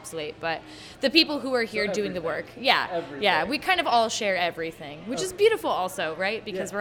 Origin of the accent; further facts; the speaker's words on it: Manchester, New Hampshire, United States; being involved in Slam for Your Die is actually something that's kept me in New Hampshire, because I grew up in Manchester. I was a teen here.